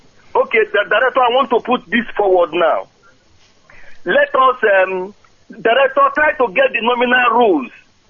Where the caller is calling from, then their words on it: Oslo, Norway; I'm calling from Oslo.